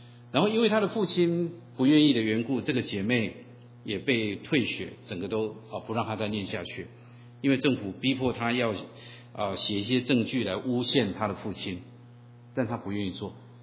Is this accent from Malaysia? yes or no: no; Taiwan; 在座很多我们从台湾来的弟兄姐妹